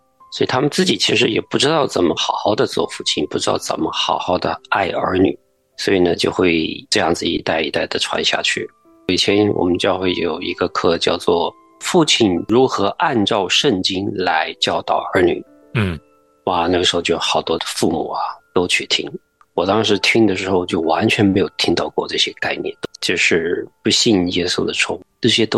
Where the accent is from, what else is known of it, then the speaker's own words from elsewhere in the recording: China; 这个不光是局限于在我们中国人的